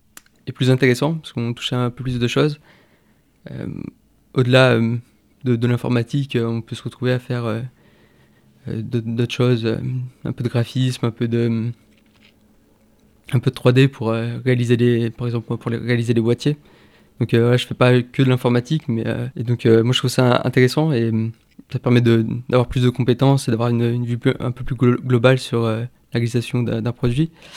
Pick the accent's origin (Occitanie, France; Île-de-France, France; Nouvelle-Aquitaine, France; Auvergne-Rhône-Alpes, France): Auvergne-Rhône-Alpes, France; Chambéry; Oui, je suis de Chambéry